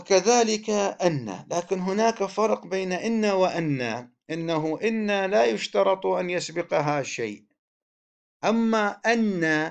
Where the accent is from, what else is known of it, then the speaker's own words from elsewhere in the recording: Iraq; accent: Iraqi; احنا في لهجتنا العامية بالعراقي